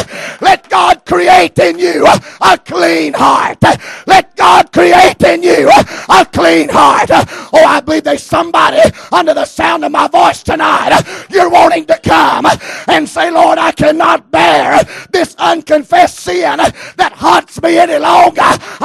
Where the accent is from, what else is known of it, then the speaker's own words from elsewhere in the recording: Alabama, United States; Now I'm from South Alabama and I know how to plow.